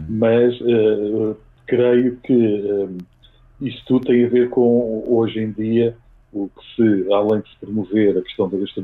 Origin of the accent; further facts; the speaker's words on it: Mozambique; now in Portugal; quando vim de Moçambique para Portugal, estive um tempo com a minha avó e com os meus tios